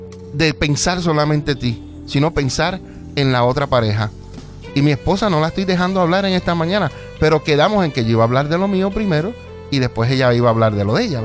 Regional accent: Juana Díaz, Puerto Rico; also born or lived in Ponce; Yo quiero decir algo, yo soy puertorriqueño. Nacido en Ponce, pero me crié en Juana Díaz, soy del barrio Lomas

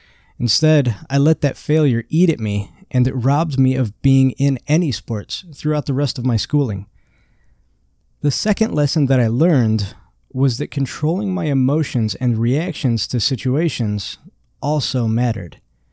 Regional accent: Indiana, United States; born there; I was born in March of 1984 in northern Indiana to my mother, Brenda, and my father, Donald Sr.

